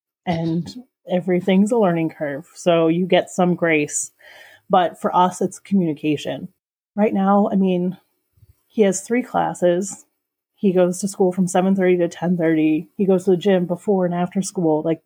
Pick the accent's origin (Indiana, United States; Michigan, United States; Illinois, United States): Illinois, United States; Chicago; now in Milwaukee, United States; we were on at Malort Fest here in Milwaukee because they hosted a Malort Fest. And it's like, well, we're also from Chicago.